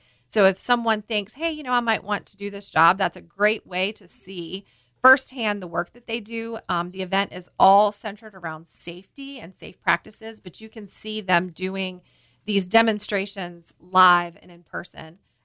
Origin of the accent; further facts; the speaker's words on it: Louisa County, Virginia, United States; I mentioned just a moment ago that I am from Louisa County, born and raised.